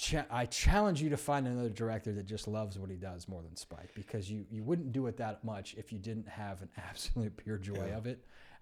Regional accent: California, United States; And I also did not live in that area. I grew up in California.

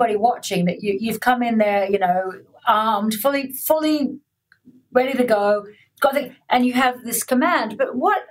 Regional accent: Australia; I'm Australian.

